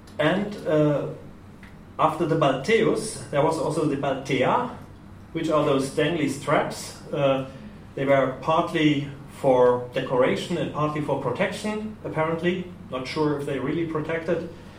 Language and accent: English; Germany; I'm from Germany